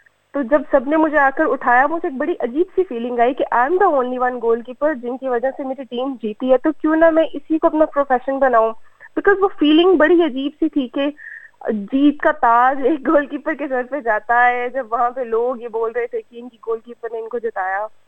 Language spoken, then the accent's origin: Urdu; Lahore, Punjab, Pakistan; میں لاہور میں پیدا ہوئی تھی اور میں نے سمنا آباد اسکول سے انٹر میٹرک کیا اینڈ دین اس کے بعد میں لاہور کالج موو ہو گئی.